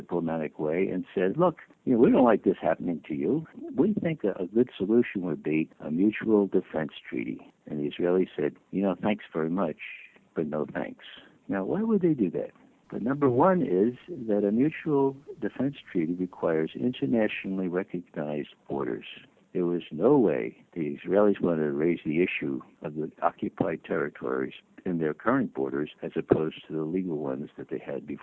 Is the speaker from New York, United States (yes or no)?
yes; Bronx, New York, United States; I come from the Bronx, for God's sake. I grew up with Jews right and left, some of my best friends